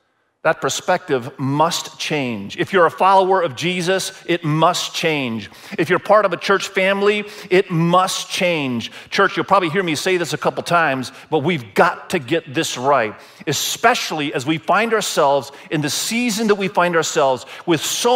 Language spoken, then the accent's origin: English; Indonesia; I was born and raised in Indonesia.